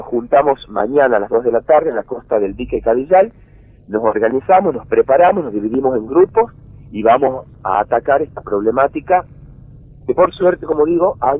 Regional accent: Tucumán, Argentina; como tucumano que soy, y con lo que disfruto del Tucumán

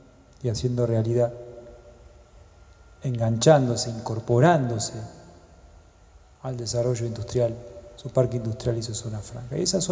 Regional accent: Neuquén, Argentina; now in Zapala, Argentina; yo no soy de acá, soy de Neuquén, nací en Neuquén

